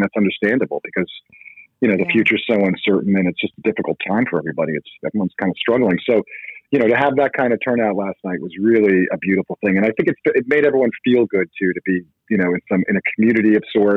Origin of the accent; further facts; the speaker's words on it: New York City, New York, United States; moved away as an adult; Yeah, I was born in New York City. I went to school in the city, and then right after college, I moved out to LA.